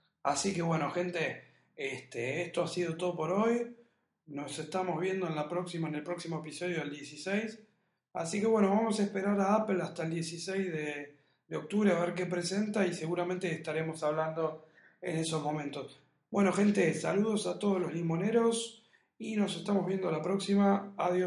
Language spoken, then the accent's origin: Spanish; Buenos Aires, Argentina; yo soy de Capital Federal